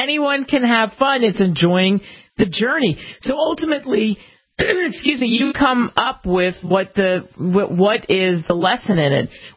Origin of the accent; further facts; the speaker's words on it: Philadelphia, Pennsylvania, United States; I grew up in outside of Philadelphia, Evelyn, and my family took us down to Texas, which was like a foreign place to me.